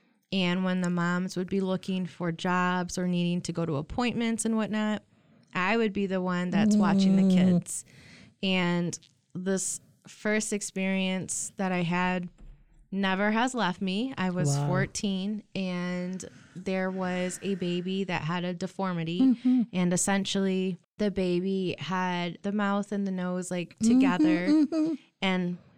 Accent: DeWitt, Michigan, United States; born or raised there; also born or lived in Lansing

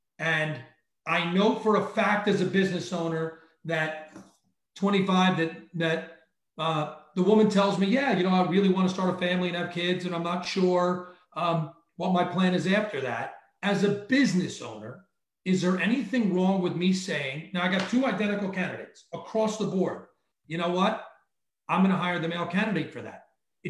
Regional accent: New York, United States; Westchester County.

